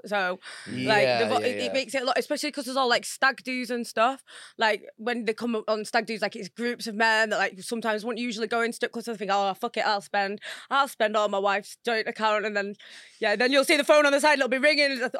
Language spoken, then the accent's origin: English; Wakefield, Yorkshire and the Humber, United Kingdom; Depends, but as well, because like I said, I'm from Wakefield. I work in Wakefield sometimes as well